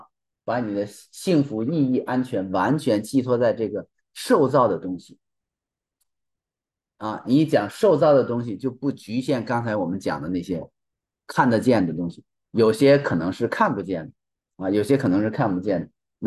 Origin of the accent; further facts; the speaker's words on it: China; 我们中国人的